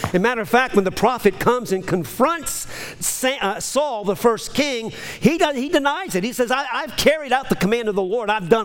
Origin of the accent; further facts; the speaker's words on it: New Orleans, Louisiana, United States; I don't know how you can love a goat, but I'm from New Orleans. Dogs were always outside.